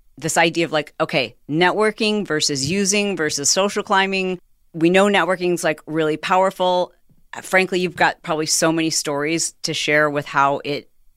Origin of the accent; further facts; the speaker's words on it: Michigan, United States; We're both from Michigan, so I love his sense of humor.